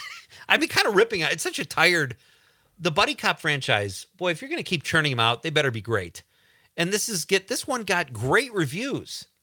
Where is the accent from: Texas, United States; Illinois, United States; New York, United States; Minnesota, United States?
Illinois, United States; Chicago; My theater growing up in my neighborhood where I grew up in Chicago on Milwaukee Avenue was the Portage Theater.